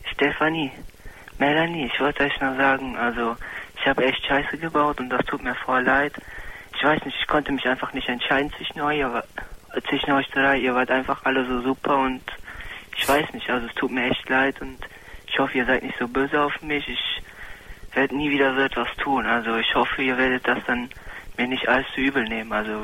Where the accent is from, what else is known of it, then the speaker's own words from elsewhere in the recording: Cologne, North Rhine-Westphalia, Germany; Ich komme so aus Raum Köln.